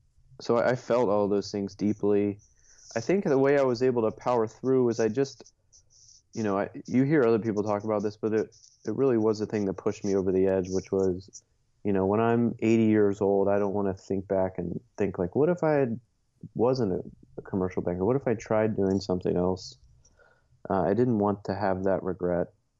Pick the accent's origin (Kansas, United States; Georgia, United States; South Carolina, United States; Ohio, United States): Ohio, United States; Dayton; moved away as an adult; now in Chicago, United States; So, born and raised in Dayton, Ohio. One of three boys growing up. I'm the oldest of three. Moved to Chicago in after school, so 2001-ish, I think.